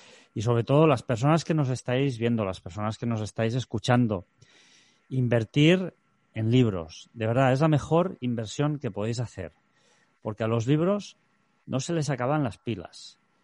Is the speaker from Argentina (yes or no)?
no; Andorra; first language Catalan; Spanish is a second language; el catalán, que es de hecho es nuestro idioma materno, nuestro idioma de nacimiento. Yo como andorrano